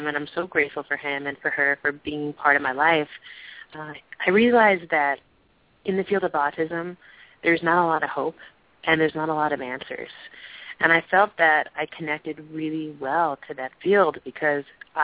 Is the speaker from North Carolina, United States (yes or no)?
no; New Jersey, United States; born there; So, you know, I was born in New Jersey, and my parents are really, they're kind of mountain people